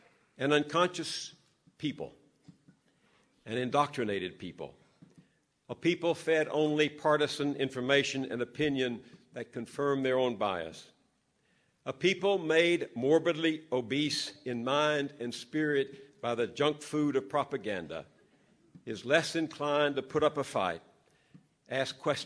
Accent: the South, United States; I grew up in the South, where the truth about slavery, race, and segregation had been driven from the pulpits, driven from the classrooms, and driven from the newsrooms.

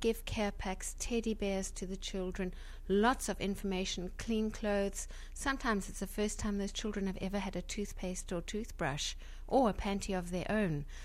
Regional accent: South Africa; I'm second generation South African, but I am a South African.

